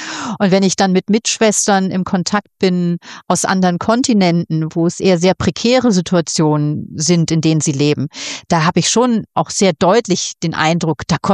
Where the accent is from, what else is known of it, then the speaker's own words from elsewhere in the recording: Northern Germany, Germany; now in Austria; Also ich lebe jetzt seit 22 Jahren in Österreich, schon eine echte Kante. Und ich komme selber aus Norddeutschland.